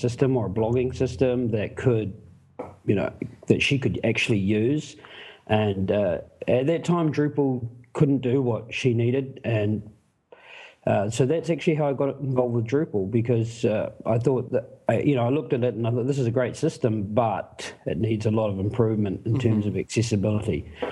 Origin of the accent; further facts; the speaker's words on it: New Zealand; now in Sweden; Well, I'm originally from New Zealand, so I'm a Kiwi, but now I live in Sweden, up here in north of Scandinavia.